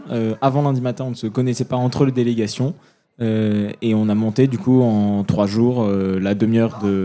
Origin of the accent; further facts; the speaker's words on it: Nouvelle-Aquitaine, France; je suis tromboniste dans l'orchestre, je viens de la Creuse, du lycée d'Aubusson, Eugène Jameau